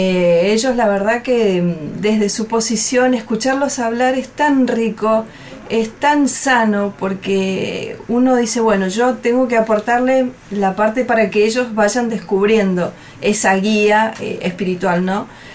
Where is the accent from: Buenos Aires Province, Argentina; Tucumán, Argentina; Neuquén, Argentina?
Tucumán, Argentina; moved away as an adult; now in Buenos Aires, Argentina; Yo terminé el secundario en mi provincia. Y les dije a mis padres, me voy a ir a trabajar a Buenos Aires y a seguir estudiando.